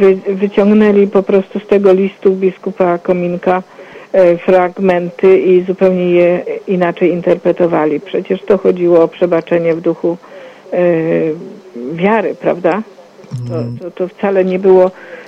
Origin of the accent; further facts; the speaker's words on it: Wrocław, Lower Silesian Voivodeship, Poland; Jestem właśnie wrocławianką